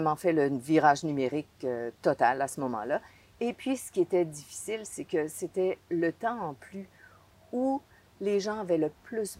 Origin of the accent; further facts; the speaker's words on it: Dégelis, Quebec, Canada; moved away; also born or lived in British Columbia / California; nous, on est partis du Québec depuis belle lurette.